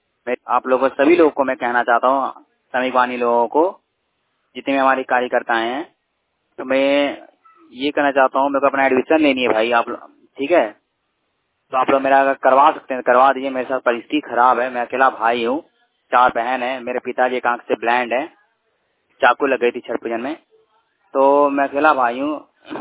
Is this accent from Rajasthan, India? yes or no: no; Bihar, India; मैं बिहार का रहने वाला हूँ